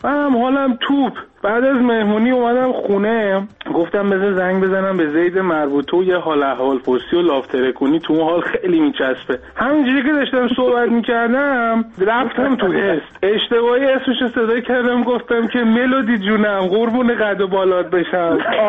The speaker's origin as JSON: {"language": "Persian", "country": "Iran", "also_born_or_lived": "Sweden", "said": "من درسته بیشتر عمرم رو تو سوی زندگی کردم ولی من ایرانی هستم"}